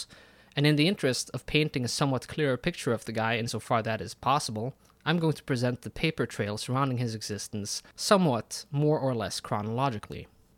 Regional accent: Haugesund, Rogaland, Norway; a ship from my hometown of Haugesund sets out from England.

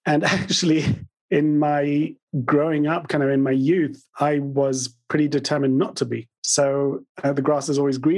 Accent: London, United Kingdom; born there; accent: London; also born or lived in Palo Alto, California, United States; So I was born in London, and I still have the remnants of a London accent. My parents were born in London, but at a young age, I moved to California. And actually, I was a toddler around Palo Alto

